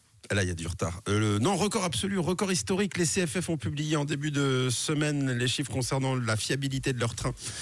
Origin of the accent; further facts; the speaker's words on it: Romandy, Switzerland; La progression est plus notable chez nous en Suisse romande